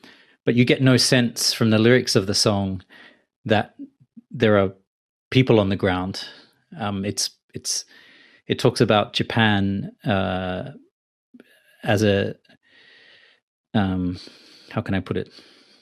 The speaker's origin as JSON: {"language": "English", "country": "Australia", "tie": "born or raised there", "said": "I think when I was growing up in Australia, certainly going to public school"}